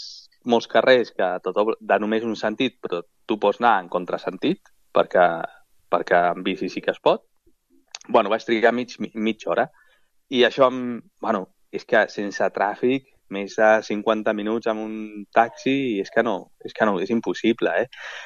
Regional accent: Castelldefels, Catalonia, Spain; a Catalunya en concret, jo soc de Castelldefels

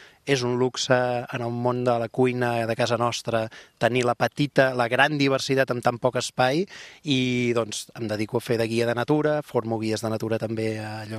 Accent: Sant Vicenç de Montalt, Catalonia, Spain; Soc fill del Maresme, soc xurraví, soc de Sant Vicenç de Montalt, una terra on jo vaig néixer bàsicament d'horta i vinyes, i mar i muntanya, i per tant doncs, he crescut anant a buscar musclos i pescant pops quan era molt petit

